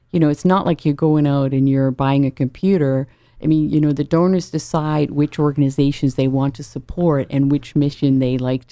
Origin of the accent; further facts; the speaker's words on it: Netherlands; moved away as an adult; now in United States; So I moved to the Cape 22 years ago, and I'm actually from the Netherlands originally.